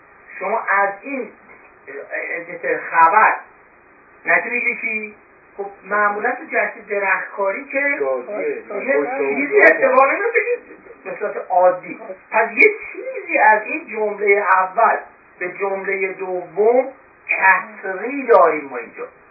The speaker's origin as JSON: {"language": "Persian", "country": "Iran", "moved": "yes", "said": "40 سال بیش از ایران آمدم بیرون"}